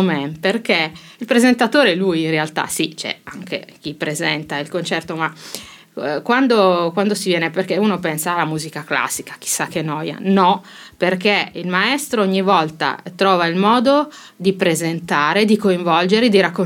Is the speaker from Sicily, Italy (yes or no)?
yes; Sicily, Italy; now in Saronno, Italy; fra noi, cioè che appunto siamo siciliani, qui Saronno ci ha dato e noi restituiamo.